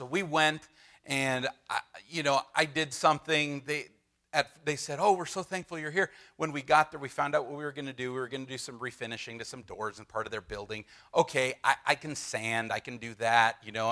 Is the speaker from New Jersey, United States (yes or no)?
no; California, United States; And, you know … from California. This is where I go to church.